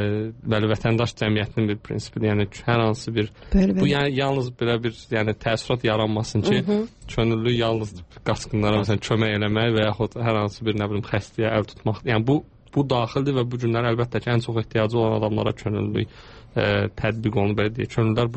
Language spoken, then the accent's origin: Azerbaijani; Germany; və mən Almanya'dan gəlmişəm.